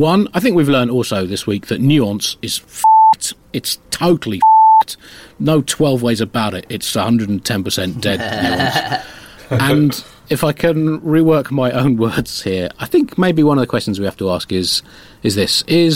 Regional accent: United Kingdom; But you know, I'm British.

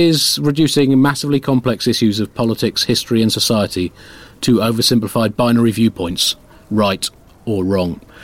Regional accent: United Kingdom; But you know, I'm British.

